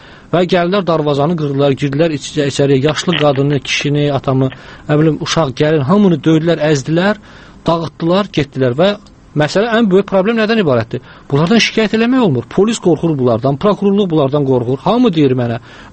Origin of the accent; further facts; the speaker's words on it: Lerik, Lerik District, Azerbaijan; biz Lerikliyik ümumiyyətlər.